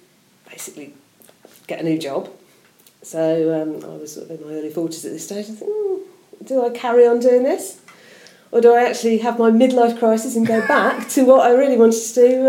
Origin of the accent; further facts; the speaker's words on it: Leamington Spa, West Midlands, United Kingdom; Well, I was born and bred in Leamington Spa.